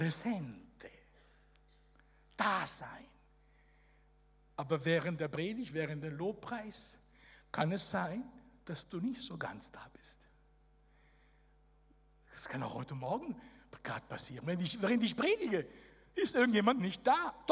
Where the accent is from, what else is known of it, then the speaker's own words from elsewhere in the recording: Italy; Ich bin Italiener, ich kann es euch sagen.